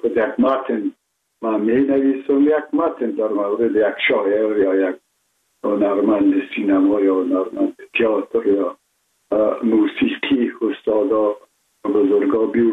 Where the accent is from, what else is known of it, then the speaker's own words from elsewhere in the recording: Kabul, Afghanistan; born there; ما متولد شهر کابل هستم، هستم تاجک و از شهر کولی کابل که از پدر از کابل هستم.